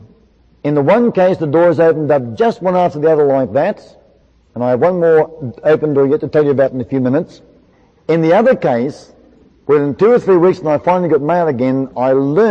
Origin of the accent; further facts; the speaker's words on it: New Zealand; now in Australia; when we moved from New Zealand to Australia back in 1962, we landed a boat going to Brisbane